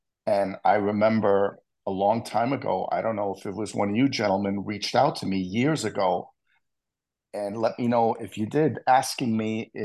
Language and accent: English; Bronx, New York, United States; we just were like, oh, you know, we're kids from the Bronx.